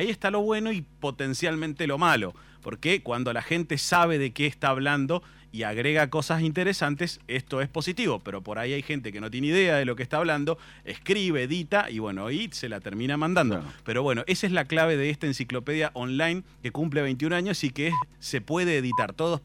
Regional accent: Argentina; Siendo los argentinos los que más utilizamos, y claro. Digo más, me incluyo

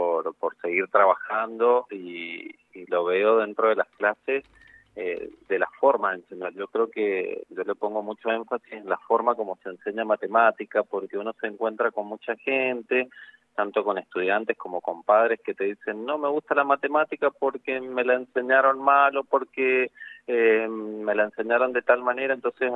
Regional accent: Maipú, Mendoza, Argentina; ahora estoy viviendo en ciudad, ya hace 5 años estoy viviendo acá en ciudad, pero sí, toda mi vida me crié en Lunlunta y en Maipú, así que bueno. Pero sí, mendocino de pura cepa.

